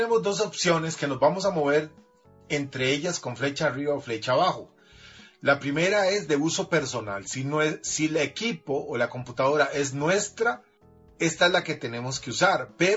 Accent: Costa Rica; Yo soy de Costa Rica, América Central.

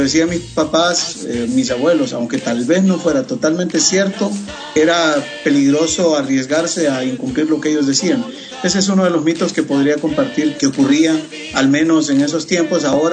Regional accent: Honduras; al menos en mi pueblo, no podría afirmarlo que necesariamente sea a lo largo y ancho de la geografía hondureña

